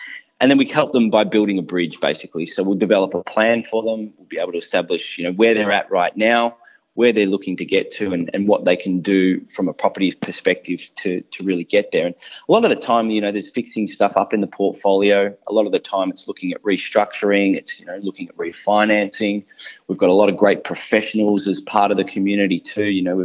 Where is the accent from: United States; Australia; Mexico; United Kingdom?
Australia; Melbourne, Victoria; Yeah, so born and bred in Melbourne. Couldn't consider myself ever leaving, I don't think. I love it too much.